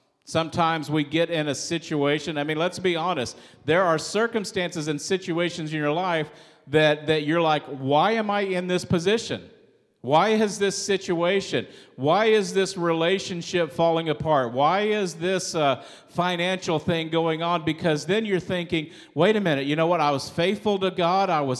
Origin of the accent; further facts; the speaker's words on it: Midwest, United States; I grew up in the Midwest where there's tornadoes